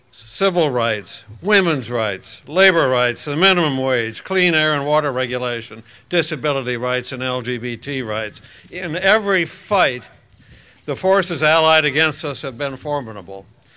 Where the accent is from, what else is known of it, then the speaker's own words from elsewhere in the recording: Madison, Wisconsin, United States; right down the road in Madison, Wisconsin. This state, my home state, is home to a long, proud line of progressives